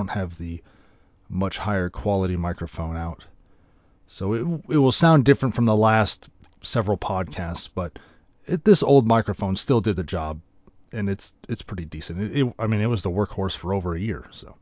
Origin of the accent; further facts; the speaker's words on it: California, United States; Not all my friends, because I grew up in the Bay Area.